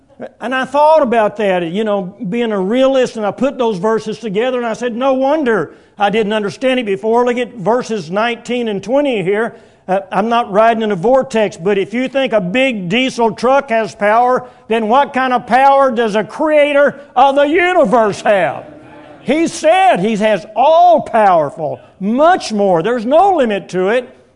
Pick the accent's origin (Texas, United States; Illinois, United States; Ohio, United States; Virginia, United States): Texas, United States; Where are you from … ? I'm from Texas.